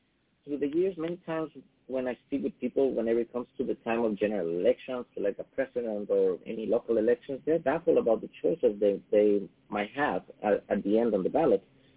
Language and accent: English; Ecuador; when I was growing up in Ecuador, the history lessons we received as a child